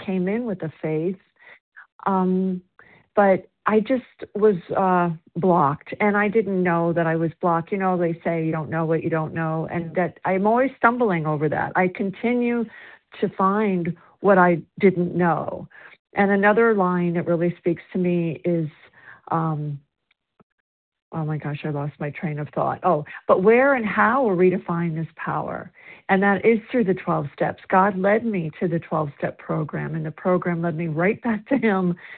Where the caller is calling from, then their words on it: South Carolina, United States; I'm a recovered compulsive overeater, and I'm calling from South Carolina.